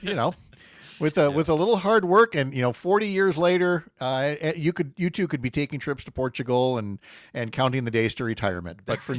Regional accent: Minnesota, United States; there's a reason why this boy, born and raised in the Twin Cities, married a nice farm girl from Wisconsin and has never looked back.

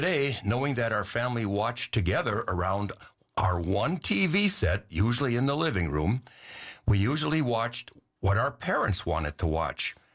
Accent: Racine, Wisconsin, United States; Carol and I always love to share our memories of growing up in Racine during the 50s and 60s.

